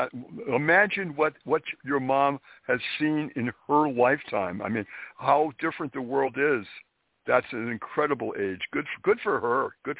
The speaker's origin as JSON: {"language": "English", "town": "Springfield", "region": "Massachusetts", "country": "United States", "tie": "born or raised there", "said": "Springfield, Massachusetts is where I was originally born and raised."}